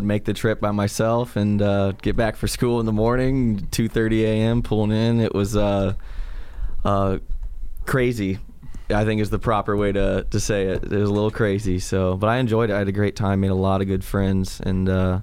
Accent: Ohio, United States; also born or lived in Michigan; I am from Ohio, but I ended up playing my whole high school career in Michigan, actually, so... there's some long drives to practice and games.

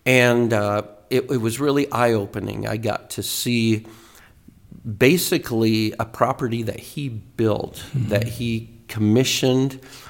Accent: Estes Park, Colorado, United States; When I was a kid, some of my heroes growing up in Estes Park were the … at the Lazy Bee Ranch Chuck Wagon Dinner, which was a tourism business up in Estes Park when I was a kid.

